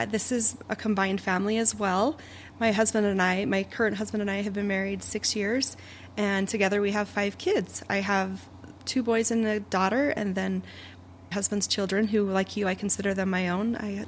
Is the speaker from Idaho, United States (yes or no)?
yes; Idaho, United States; now in Utah, United States; So I'm originally from Idaho. I'm a small town girl. I couldn't get out of this small town in Idaho fast enough